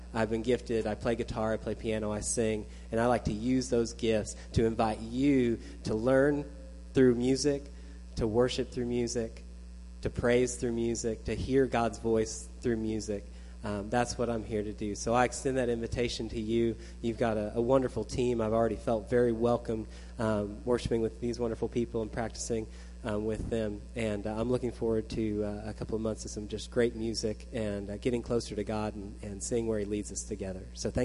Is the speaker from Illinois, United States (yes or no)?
no; Nixa, Missouri, United States; I grew up here in Nixa, so I've been around here for a long time. I probably know many of you, or many of you might know my family.